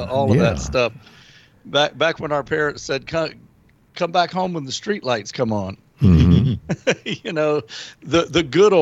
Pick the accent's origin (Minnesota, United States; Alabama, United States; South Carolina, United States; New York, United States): South Carolina, United States; When I grew up in South Carolina, we had a community park, and it was called Woodhill Park.